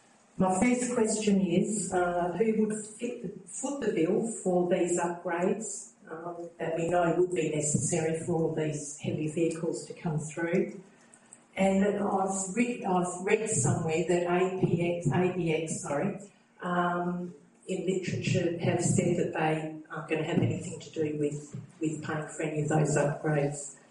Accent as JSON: {"language": "English", "town": "Deloraine", "region": "Tasmania", "country": "Australia", "said": "Oh, good afternoon. … from Deloraine. As a resident of the Meander Valley"}